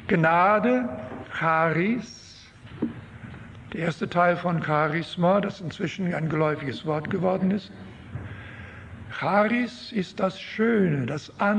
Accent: Canada; Als Kanadier war das für mich wirklich ein Erlebnis, im Dorf von einem fremden Jungen gegrüßt zu werden.

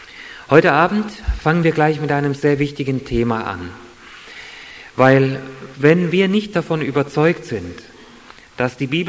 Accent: Hesse, Germany; born there; 1957 geboren in der Nähe von Kassel in Hessen.

